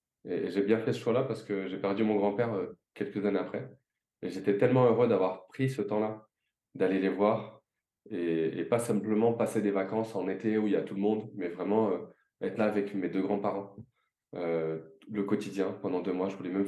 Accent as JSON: {"language": "French", "town": "Paris", "region": "Île-de-France", "country": "France", "tie": "born there", "said": "Et après, il y a ma mère qui se marie avec mon père, qui arrive en France, et moi, je suis né à Paris."}